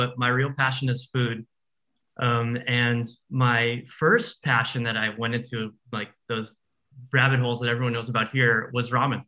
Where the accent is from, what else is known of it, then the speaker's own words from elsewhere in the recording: Boston, Massachusetts, United States; now in San Francisco, United States; I'm from Boston, but I live in San Francisco.